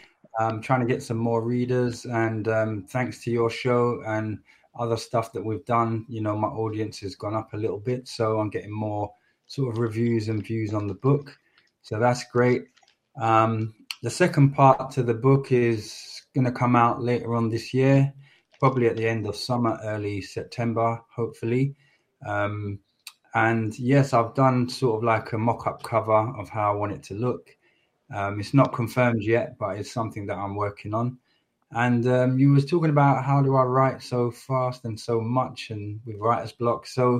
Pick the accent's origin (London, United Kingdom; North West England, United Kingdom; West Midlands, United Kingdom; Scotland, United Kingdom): London, United Kingdom; I'm an author from London